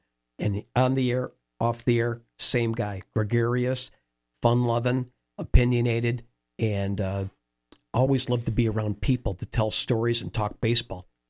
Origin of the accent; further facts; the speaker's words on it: Chicago, Illinois, United States; another thing that a lot of us growing up in Chicago